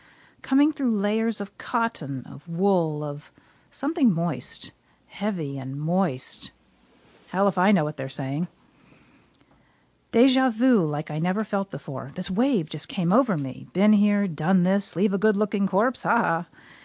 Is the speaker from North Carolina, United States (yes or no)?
no; Gaithersburg, Maryland, United States; but I'm from Maryland, so I like to give Baltimore a little fish.